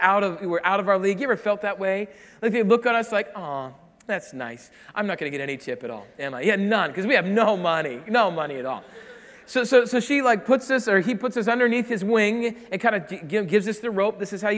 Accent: South Dakota, United States; I'm from South Dakota, like deep South Dakota.

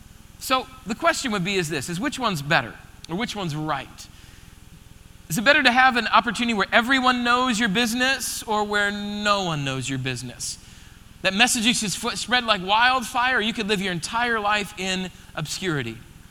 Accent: Rapid City, South Dakota, United States; I grew up in Rapid City, South Dakota. And when I was being born there, when I was born there and raised there, it was about 45,000 people was in Rapid City

